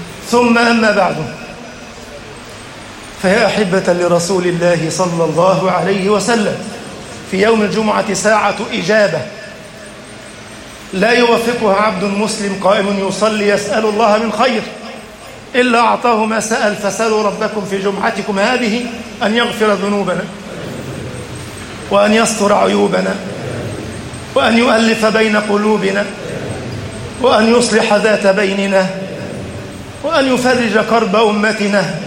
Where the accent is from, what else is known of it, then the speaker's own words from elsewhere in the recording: Egypt; اللهم اجعل بلدنا مصر أمنا أمانا، سخاء رخاء